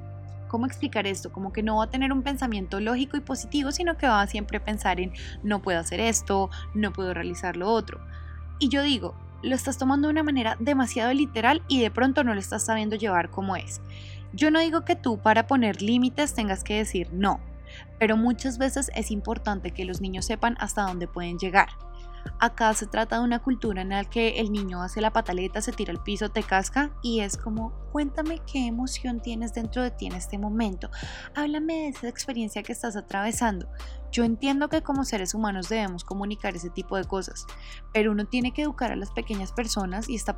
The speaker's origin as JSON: {"language": "Spanish", "country": "Colombia", "said": "No, de Colombia, Latinoamérica, ¿cierto?"}